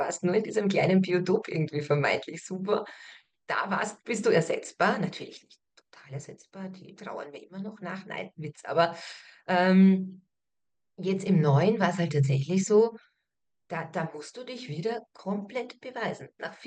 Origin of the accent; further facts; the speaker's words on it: Austria; now in Germany; Wenn du als Österreicherin dastehst und dir anhören kannst von deinen Kunden, wieso brauchen wir eine Österreicherin, die eine deutsche Apotheke leitet?